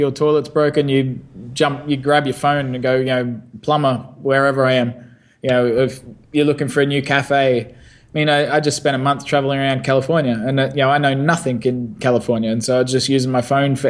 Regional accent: Australia; moved away as an adult; now in London, United Kingdom; So yeah, I grew up in Australia, studied in Australia, and pretty much as soon as university finished, I went world traveling. I moved to London

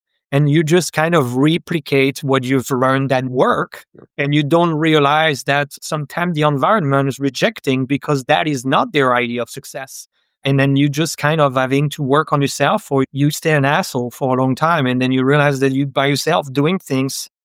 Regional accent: France; English is a second language; I grew up in France.

